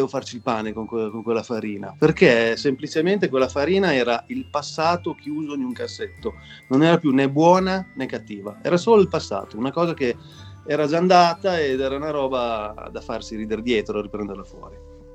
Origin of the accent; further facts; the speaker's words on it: Monghidoro, Emilia-Romagna, Italy; io vengo da Monghidoro, che è un paese sull'Appennino tra Bologna e Firenze.